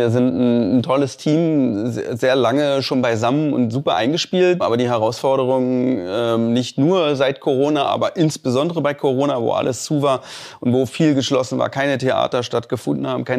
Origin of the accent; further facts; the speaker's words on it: Berlin, Germany; born there; Ich bin in Berlin geboren. Ich habe tatsächlich in Lichterfelde.